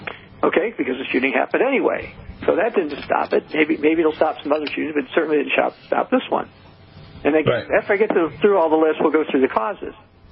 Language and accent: English; Michigan, United States; I grew up in Michigan. We hunted.